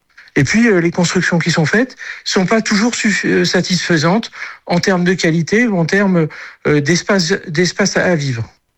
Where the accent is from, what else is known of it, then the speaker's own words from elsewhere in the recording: South-West, France; Chez moi, on dirait que c'est les promesses de Gascon, mais je suis du Sud-Ouest.